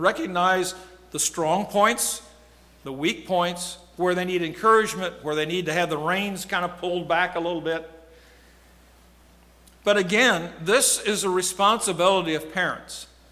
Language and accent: English; Vincennes, Indiana, United States; I recently made a trip to my hometown of Vincennes. Hadn't been there in 20 plus years, or 30 plus years probably.